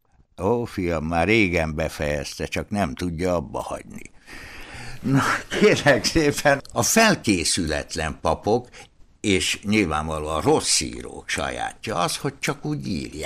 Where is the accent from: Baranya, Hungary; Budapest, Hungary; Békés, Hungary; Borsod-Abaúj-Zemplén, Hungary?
Borsod-Abaúj-Zemplén, Hungary; Tiszalúc; Ugye én faluról jöttem, drága édesapám ott volt református lelkész Tiszalúcon